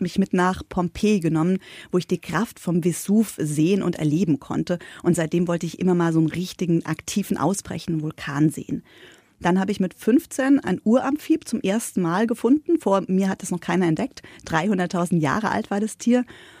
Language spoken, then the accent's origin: German; Enkenbach-Alsenborn, Rhineland-Palatinate, Germany; Genau, ich komme aus Enkenbach-Eisenborn, aus dem Ortsteil Eisenborn